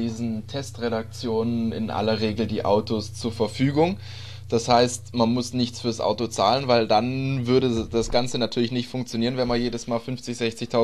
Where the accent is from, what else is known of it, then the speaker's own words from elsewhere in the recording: Stuttgart, Baden-Württemberg, Germany; aus Stuttgart, wo ich herkomme